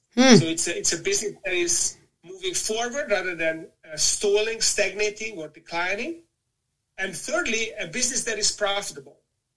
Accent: Budapest, Hungary; English is a second language; moved away as an adult; also born or lived in Greece / Netherlands / United Kingdom; my home town of Budapest in Hungary.

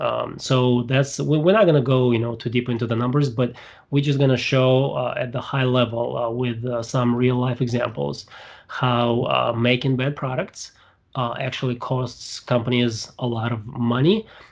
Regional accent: Russia; No, I mean, I'm from Russia.

